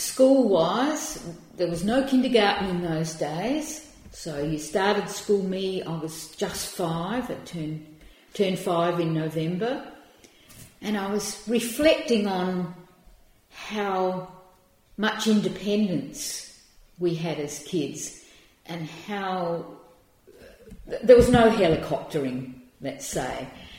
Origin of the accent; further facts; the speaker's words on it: Maitland, South Australia, Australia; from the age of about three we lived on a farm that was 15 kilometres south of Maitland, the district of Sandylands, which is a huge metropolis that in its heyday had a couple of houses and a telephone exchange.